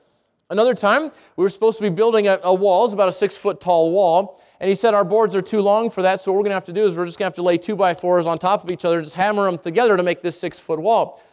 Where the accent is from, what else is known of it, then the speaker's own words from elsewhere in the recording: Albuquerque, New Mexico, United States; Yeah, I grew up here in Albuquerque.